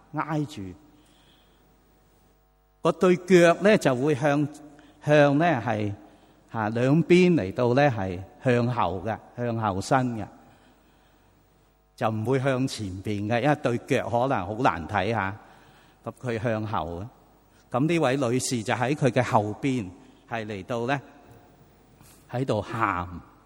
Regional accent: Guangdong, China; accent: Cantonese; 他亦都好唔睇得好唔锯啊，用我哋广东话。

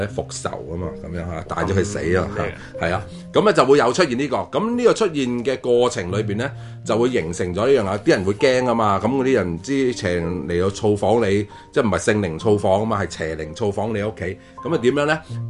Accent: China; 我哋中国人嘅鬼节有啲相近嘅

